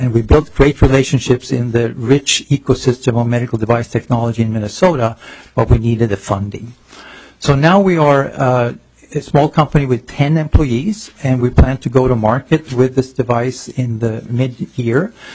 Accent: Sweden; English is a second language; moved away as an adult; also born or lived in Iceland; now in United States; I was born in Iceland. I grew up in Sweden

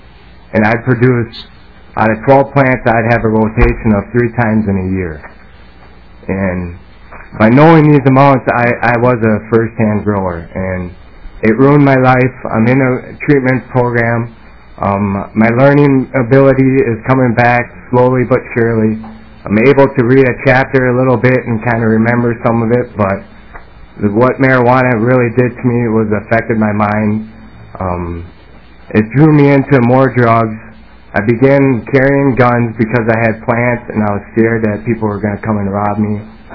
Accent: Burnsville, Minnesota, United States; Chairman, committee … I grew up in Burnsville, and growing up, my parents smoked pot

